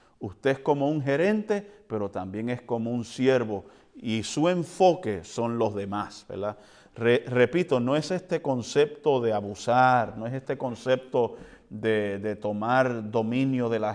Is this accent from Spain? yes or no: no; Puerto Rico; also born or lived in United States; Yo soy puertorriqueño, nacido aquí en los Estados Unidos. Y el español que yo hablo no es un español que hablan los españoles de allá de España que viven en Madrid